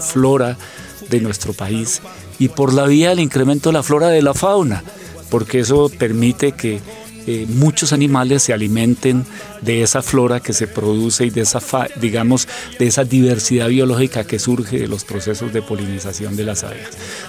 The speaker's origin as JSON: {"language": "Spanish", "region": "Bogotá", "country": "Colombia", "tie": "born there", "said": "Nosotros todos nacimos en Bogotá, somos 9 hermanos, 6 mujeres, 3 hombres. Yo soy el octavo de esa familia."}